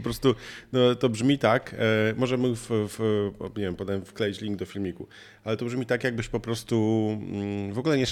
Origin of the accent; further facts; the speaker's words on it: United States; accent: foreign; Polish is a second language; oni wszyscy już wiedzą, że jestem Amerykaninem.